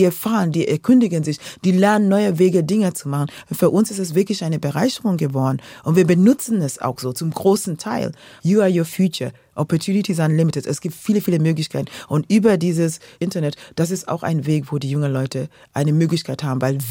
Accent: Nairobi, Kenya; first language Luo; German is a second language; weil wir lebten in Nairobi. Und da haben wir dann, weil meine Stiefmutter Amerikanerin war, haben wir auch sehr viel Englisch gesprochen. Aber ich habe dadurch meine Sprache gelernt. Luo ist unsere Muttersprache.

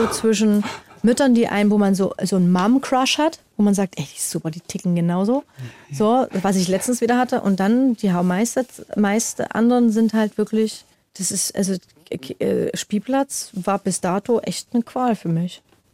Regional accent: Dresden, Saxony, Germany; now in Munich, Germany; ich bin aus Dresden, ja, und will jetzt hier in München den Kita-Platz

